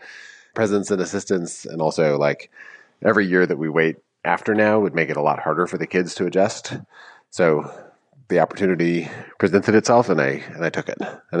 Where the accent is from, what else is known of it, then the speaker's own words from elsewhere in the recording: Madison, Wisconsin, United States; I grew up in Madison. Wisconsin's where my sort of political identity was forged. It's a place that I love.